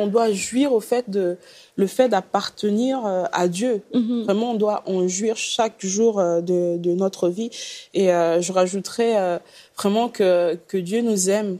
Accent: Gabon; moi, je suis du Gabon

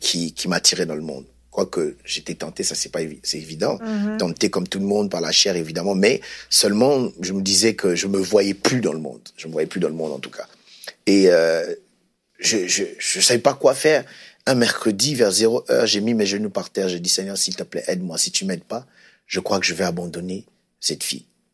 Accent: Kinshasa, DR Congo; Bien sûr, je suis originaire du Congo, Kinshasa, où je suis né.

